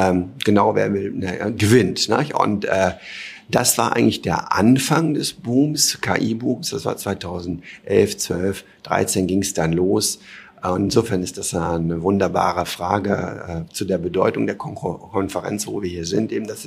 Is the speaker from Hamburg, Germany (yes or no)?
yes; Hamburg, Germany; Ich komme aus Hamburg